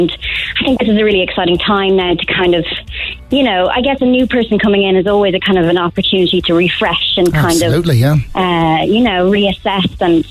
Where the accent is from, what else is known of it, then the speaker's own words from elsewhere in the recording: Cork, Munster, Ireland; accent: D4; Despite my D4 accent, I was born in Cork and lived here when I was younger.